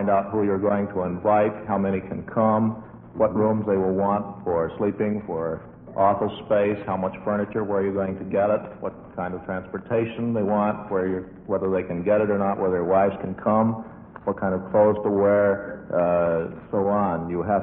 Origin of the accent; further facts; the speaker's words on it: Washington, District of Columbia, United States; also born or lived in Philippines / California / New Orleans / Japan; No, I was born in the Philippine Islands. I've been in Washington since I was about four.